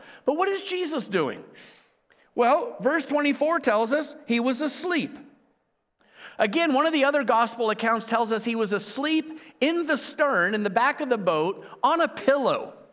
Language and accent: English; Florida, United States; I grew up in South Florida.